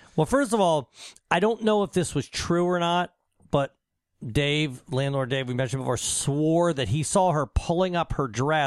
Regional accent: Ireland; I get to say this because being Irish, the Irish flag fucking sucks.

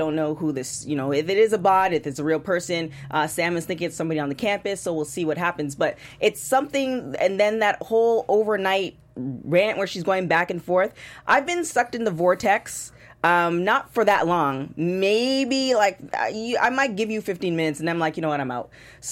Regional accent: Canada; So I'm from Canada.

